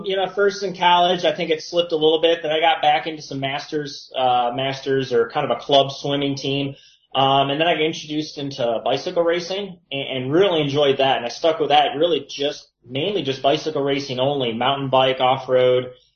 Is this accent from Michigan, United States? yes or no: yes; Michigan, United States; I grew up in Michigan, so, you know, truthfully, it's one of the swimming states, along with California, Texas, Florida.